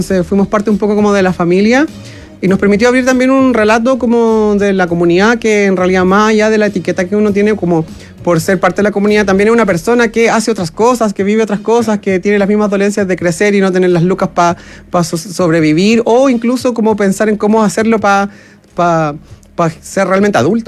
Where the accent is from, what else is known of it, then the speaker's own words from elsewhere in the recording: Cauquenes, Maule, Chile; also born or lived in San Carlos; No, en San Carlos, por supuesto. Por supuesto, por supuesto que sí. Y luego me voy a Cauquenes a los 10 años.